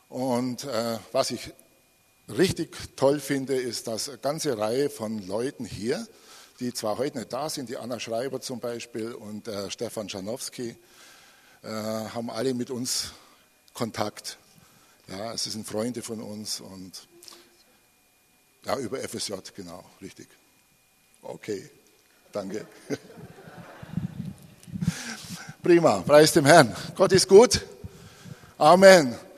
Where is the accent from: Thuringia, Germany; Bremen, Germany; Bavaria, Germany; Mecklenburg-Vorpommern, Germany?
Bavaria, Germany; Ich komme aus Bayern. Ja, hat keiner mitgekriegt.